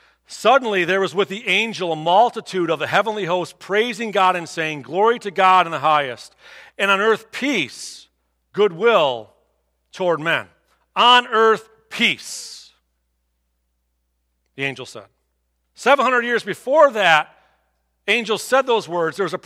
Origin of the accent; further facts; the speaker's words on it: Clinton Township, United States; hang out at her old house where Doug and I grew up over in Clinton Township